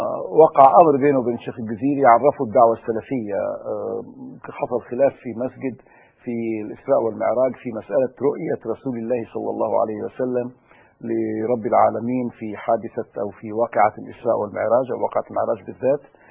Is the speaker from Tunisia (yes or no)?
no; Alexandria, Alexandria Governorate, Egypt; انا نشأت في مدينة الاسكندرية